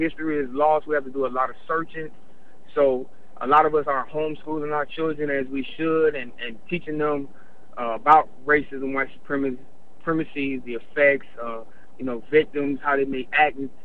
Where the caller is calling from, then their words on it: Florida, United States; I'm calling from the South Florida area.